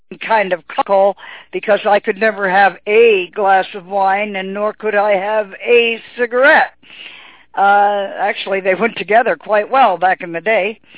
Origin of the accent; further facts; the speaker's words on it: Windsor, Ontario, Canada; I am a nicotine addict, and I'm from Windsor, Ontario, Canada.